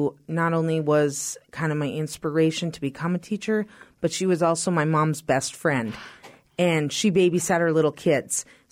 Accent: Cramer, North Dakota, United States; Sure. I grew up in a small town in the central part of North Dakota. Cramer, North Dakota was the name of the town I grew up in, and I actually graduated from Newberg High School.

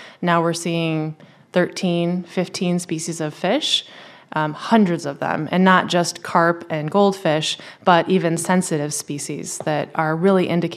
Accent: Michigan, United States; I grew up in the Rouge at the confluence of the Walled Lake Branch and the Johnson Creek. If anyone knows where that is, you can figure out where I grew up.

